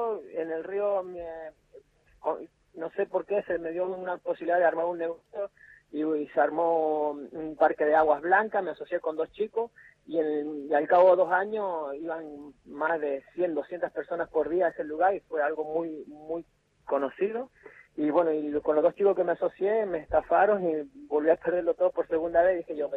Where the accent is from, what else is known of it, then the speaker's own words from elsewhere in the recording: United States; No encuentro trabajo por una cuestión que soy americano, bueno, y está la situación un poco complicada acá.